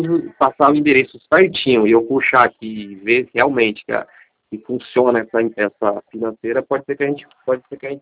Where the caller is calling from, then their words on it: Campinas, São Paulo, Brazil; Campinas, São Paulo.